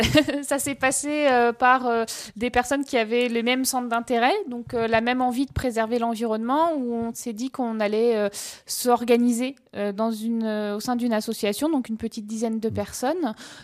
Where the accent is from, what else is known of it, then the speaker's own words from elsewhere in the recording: Brittany, France; Je suis originaire de Bretagne.